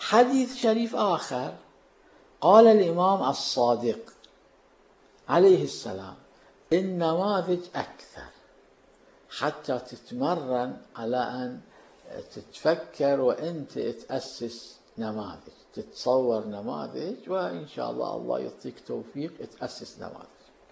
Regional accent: Karbala, Karbala Governorate, Iraq; كان عندنا في كربلاء المقدسة عطار

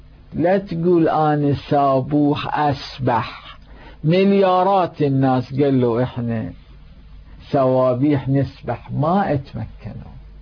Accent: Karbala, Karbala Governorate, Iraq; وكان عندنا في كربلاء المقدسة إنسان يقال عنه

